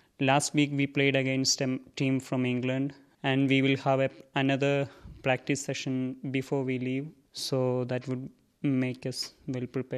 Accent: India; English is a second language; Portuguese have come to my home and India. Some teachers have told me that in my mother tongue, there are Portuguese words used

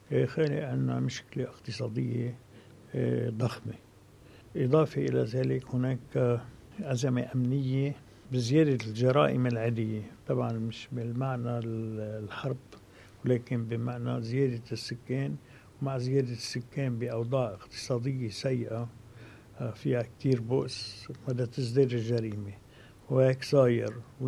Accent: Lebanon; هذا مما يأثر على النمو عندنا في لبنان.

